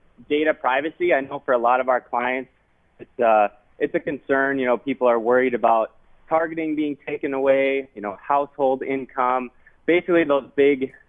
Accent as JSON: {"language": "English", "town": "Minneapolis", "region": "Minnesota", "country": "United States", "said": "I'm from Minneapolis, Minnesota."}